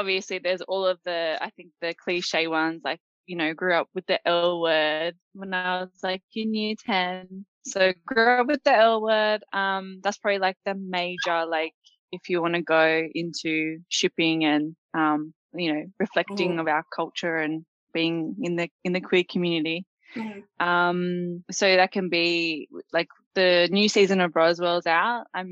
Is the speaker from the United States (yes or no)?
no; Australia; So I am obviously from Australia.